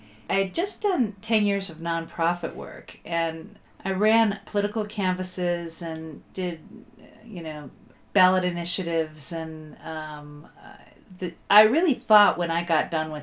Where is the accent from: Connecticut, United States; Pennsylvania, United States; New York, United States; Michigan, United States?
Michigan, United States; Detroit; moved away as an adult; I'm from Detroit, where the weak are killed and eaten. Came to Colorado in the late 90s, followed a dude, of course.